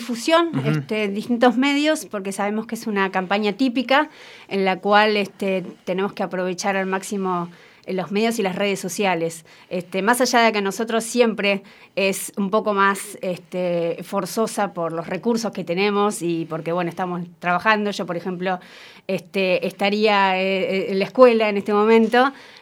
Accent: Mar del Plata, Buenos Aires Province, Argentina; born there; now in La Pampa, Argentina; Soy nacida en Mar del Plata.

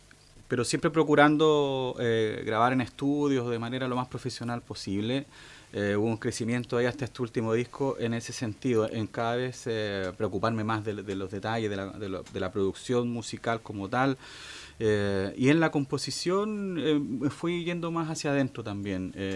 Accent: Santiago, Santiago Metropolitan Region, Chile; de Chile, de Santiago

